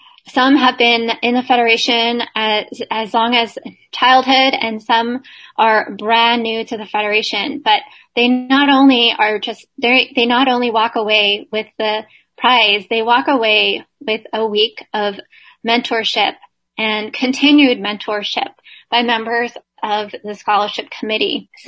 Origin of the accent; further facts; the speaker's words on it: Nevada, United States; You will be happy to hear that you guys are ahead of my home state, Nevada.